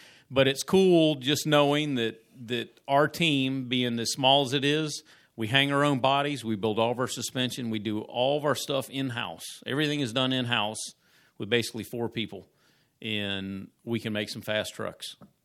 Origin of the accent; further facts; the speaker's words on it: Lakeland, Florida, United States; They're out of Lakeland, Florida, my hometown